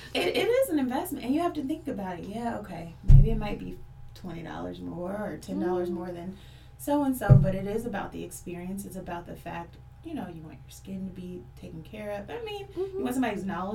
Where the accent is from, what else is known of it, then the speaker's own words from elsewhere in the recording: Indianapolis, Indiana, United States; So I'm from Indianapolis.